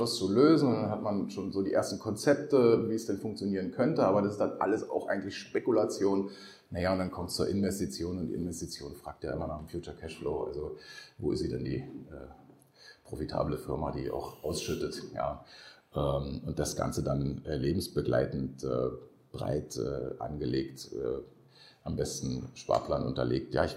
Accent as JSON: {"language": "German", "country": "Germany", "said": "Saß als Piefke natürlich vor der Tagesschau."}